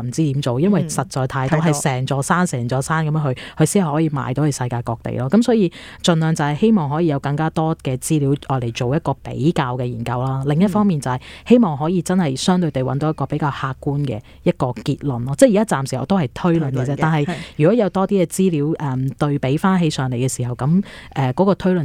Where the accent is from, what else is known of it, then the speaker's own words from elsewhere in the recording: Guangdong, China; 如果作為我係一個廣東人啦，我其實最初都喂都幾難接受